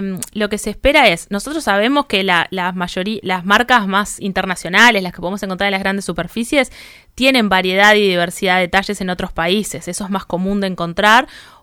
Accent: Uruguay; que haya una coherencia con nuestras corporalidades, como uruguayas y uruguayos

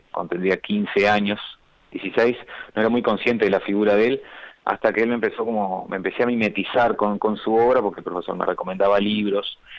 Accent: Sarandí del Yí, Durazno, Uruguay; yo soy oriundo de Sarandí del Yí, nací en Durazno y me crié toda la vida ahí.

